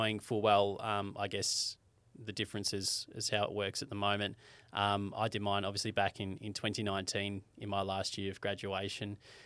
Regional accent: Colac, Victoria, Australia; So my first job being in my hometown of Colac, which I guess is a little bit of an advantage for me, having connections back in a small community

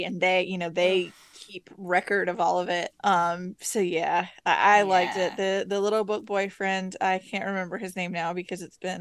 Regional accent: the South, United States; Growing up in the South near Barrier Islands, they're like a 2-3 hour drive.

